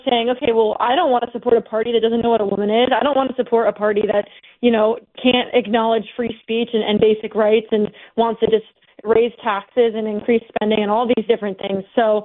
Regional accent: Northeast, United States; I grew up in the Northeast. Pretty much everyone I knew is a diehard Democrat.

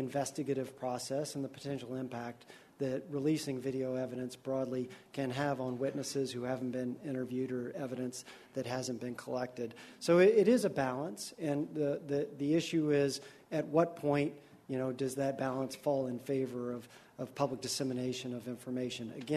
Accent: Tennessee, United States; now in Chicago, United States; I am from Tennessee. Chicago is my adoptive home.

